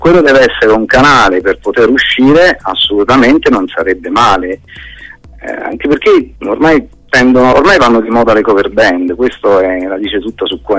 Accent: Abruzzo, Italy; perché io sono abruzzese, nel mio paese non c'erano insegnanti di canto moderno.

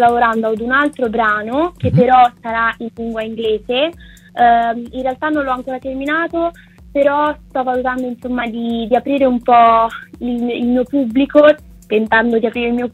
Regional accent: Perugia, Umbria, Italy; Ero in una città che non è la mia, perché io sono di Perugia

